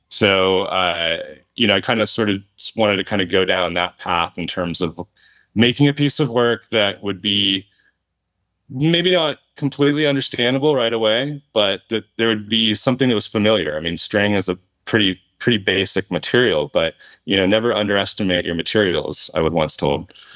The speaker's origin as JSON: {"language": "English", "region": "California", "country": "United States", "tie": "born there", "said": "And I was born in California, and I sort of made my way to the ocean essentially and lived along the coast."}